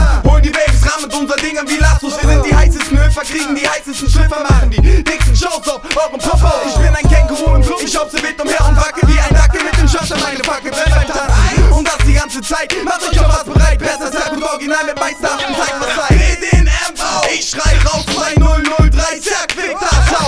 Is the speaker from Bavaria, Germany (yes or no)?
no; Berlin, Germany; Ich schäm mich als Berliner für meine Stadt.